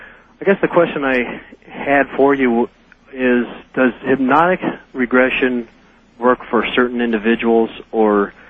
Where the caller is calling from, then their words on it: Phoenix, Arizona, United States; I'm calling from Phoenix, Arizona.